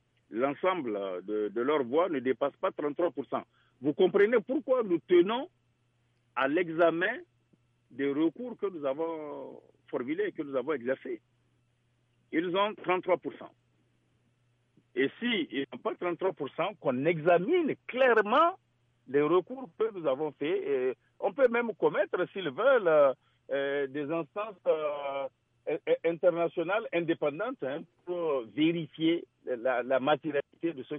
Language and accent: French; Niger; Je suis triste en tant qu'intellectuel et ensuite en tant que Nigérien, tout simplement.